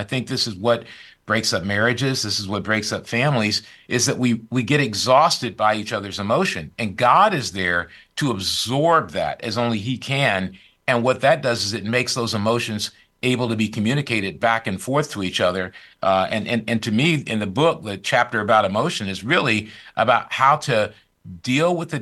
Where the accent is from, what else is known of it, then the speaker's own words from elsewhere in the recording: Kentwood, Michigan, United States; Michigan, Kentwood, okay. Michigan.